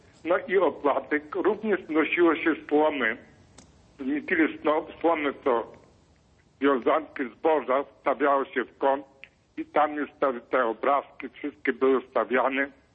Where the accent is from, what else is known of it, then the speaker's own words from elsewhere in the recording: Ternopil Oblast, Ukraine; ja pochodzę z Podola, to znaczy dokładnie z terenów województwa tarnopolskiego, to jest na południowej zachodniej części Ukrainy obecnej.